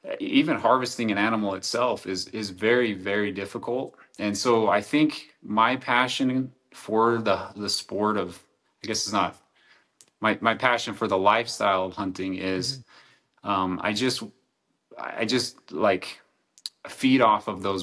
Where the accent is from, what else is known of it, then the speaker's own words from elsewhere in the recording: Idaho, United States; So I'm originally from Central Idaho. Yeah, I grew up when, geez, I mean, it was kind of the transition between the deer being really good and then the elk kind of coming